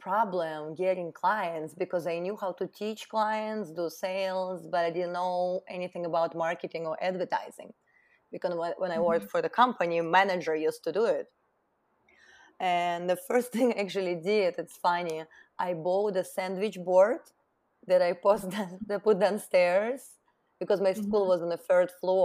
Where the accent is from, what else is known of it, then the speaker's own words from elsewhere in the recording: Russia; English is a second language; now in United States; growing up in Russia in a very small town, you always have big dreams, and I always been dreaming about a nice apartment, nice car. So I always wanted to move somewhere where I can have these opportunities. So when I moved to US